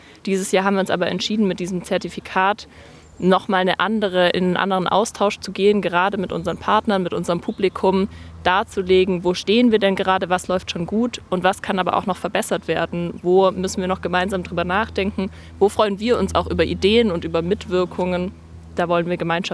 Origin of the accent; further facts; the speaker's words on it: Ulm, Baden-Württemberg, Germany; Ich bin selber in Ulm aufgewachsen und durfte die vielfältige Kulturlandschaft in Ulm als Kind und Jugendliche als ganz selbstverständlich erleben